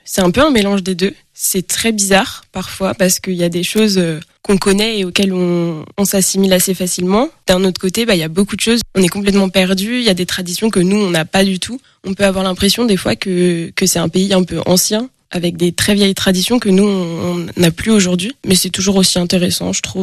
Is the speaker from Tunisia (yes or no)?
no; France; Bah, en fait, je suis française